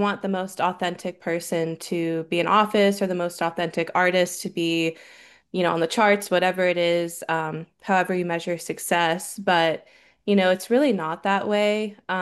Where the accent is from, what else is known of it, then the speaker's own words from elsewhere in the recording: Virginia, United States; Because I grew up in Northern Virginia too.